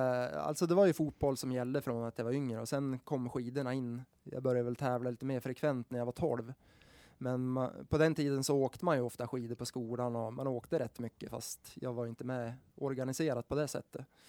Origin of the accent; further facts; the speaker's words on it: Sweden; Jag som svensk tyckte väl ändå inte att det var så farligt.